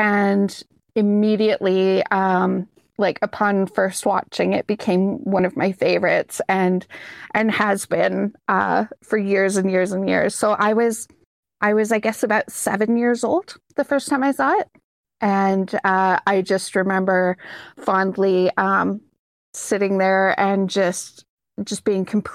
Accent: Canada; I'm Canadian.

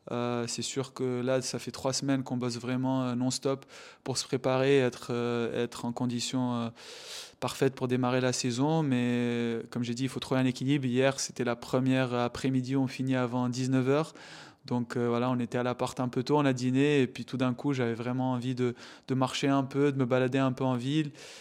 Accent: Tunisia; Je crois que je suis le deuxième tunisien de l'histoire à jouer des grands chelems après Malek.

